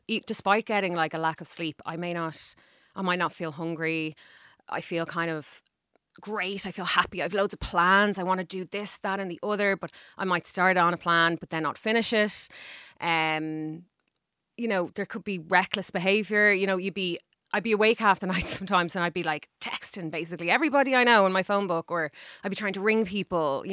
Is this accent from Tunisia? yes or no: no; Dublin, Leinster, Ireland; So I'm from Dublin. I'm a Northsider.